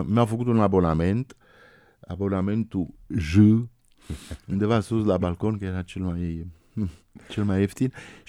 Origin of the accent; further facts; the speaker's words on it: Cluj-Napoca, Cluj County, Romania; now in Bucharest, Romania; La Cluj, mă rog, acolo l-am înțeles, sunt clujean, acolo m-am format, m-am născut, m-am format, am trăit foarte, foarte mulți ani.